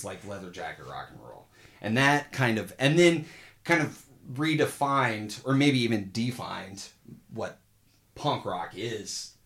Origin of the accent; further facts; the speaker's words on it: Grand Island, United States; Brandon and I, growing up in Grand Island, that didn't have a lot of exposure to stuff.